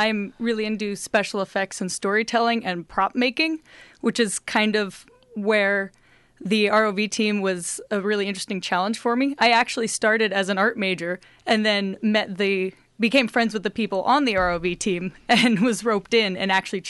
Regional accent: Astoria, Oregon, United States; I was born and raised in Astoria, and I'm also a current student at Clatsop

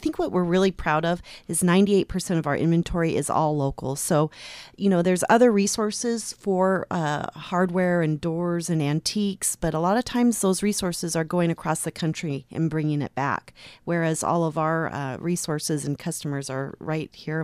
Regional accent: Portland, Oregon, United States; also born or lived in Seattle; I grew up in Portland, Oregon, and spent every August of my life, the entire month, in Seaside and out salmon fishing with my dad and my brother.

